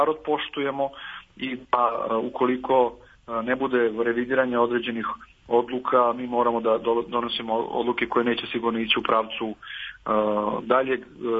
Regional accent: Kosovo; Važno je da pre svega mi kao kosovski Srbi budemo jedinstveni i složni oko toga

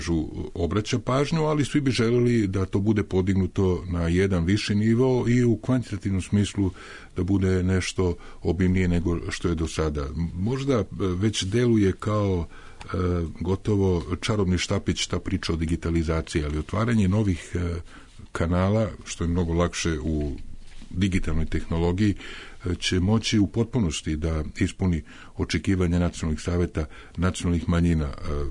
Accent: Serbia; ja sam Srbin, ja živim ovdje

